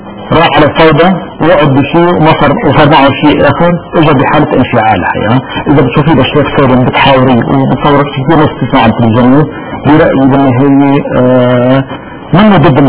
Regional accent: Lebanon; أنا لبناني أنا لبناني أنا لبناني

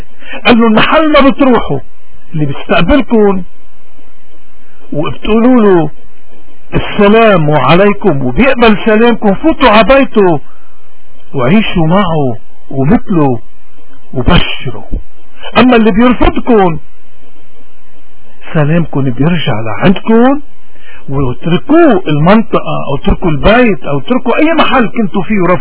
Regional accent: Lebanon; نحن اليوم كلبنانية، إذا نحن لأي مذهب انتمينا

